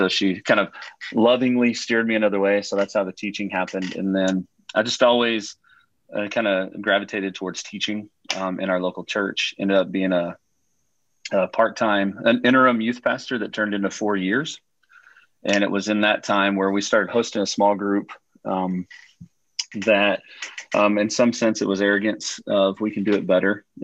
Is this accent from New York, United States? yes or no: no; Texas, United States; But I grew up in West Texas, right outside Lubbock. So West Texas for Texans is not El Paso. It's the panhandle, west part of the panhandle. But I grew up there and then moved to Central Texas when I graduated college with a teaching degree.